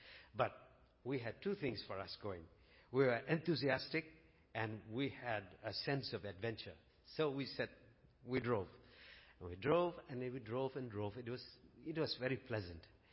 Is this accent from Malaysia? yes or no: no; Singapore; I come from Singapore, a small, tiny place.